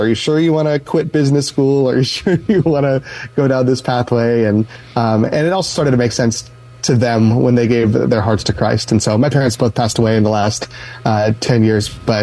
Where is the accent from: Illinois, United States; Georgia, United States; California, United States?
California, United States; Castro Valley; Yeah, I grew up here in the East Bay in Hayward, Castro Valley, and I was attending Castro Valley High School